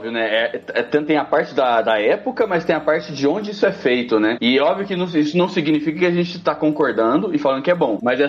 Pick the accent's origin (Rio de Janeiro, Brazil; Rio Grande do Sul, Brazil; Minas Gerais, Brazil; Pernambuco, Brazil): Minas Gerais, Brazil; Uberlândia; also born or lived in Brasília; now in São Paulo, Brazil; eu sou de Uberlândia, né? Interior de Minas Gerais. Eu morei 7 anos em Brasília e agora eu tô morando em São Paulo.